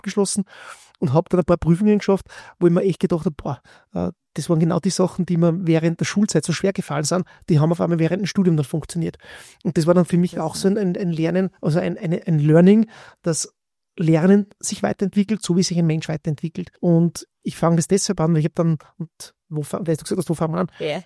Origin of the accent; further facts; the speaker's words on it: Bad Ischl, Upper Austria, Austria; mit der Handelsakademie meiner Heimatstadt in Bad Ischl anfangen